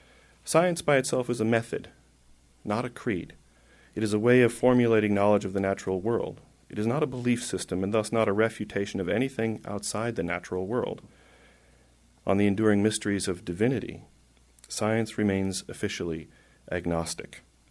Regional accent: Minnesota, United States; I grew up in Minnesota, home of Lake Wobegon, Lutheranism, the Coen brothers, and Spam, the kind in a can.

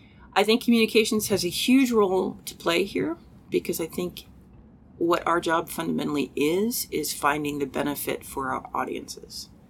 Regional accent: United States; I am American, and I see the fact that in America the marginalized people are being cared for less and less.

